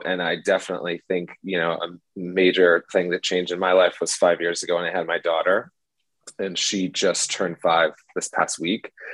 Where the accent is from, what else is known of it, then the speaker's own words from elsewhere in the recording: Midwest, United States; And I grew up in the Midwest and, you know, they were split level. They were two-story houses.